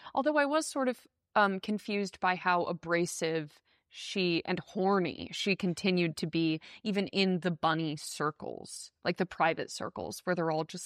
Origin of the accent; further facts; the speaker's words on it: Fairfield County, Connecticut, United States; I'm from Fairfield County